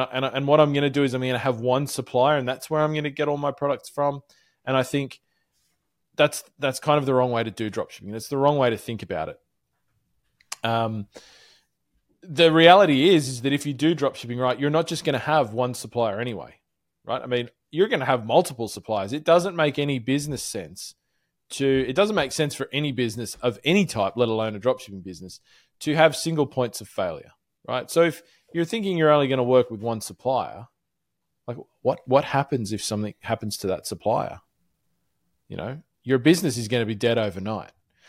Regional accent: Australia; I'm obviously an Australian, but you're in the USA.

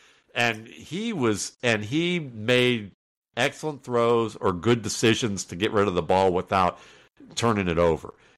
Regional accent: Atlanta, Georgia, United States; and I live in Atlanta, and I grew up in Atlanta. I've been there since 80.

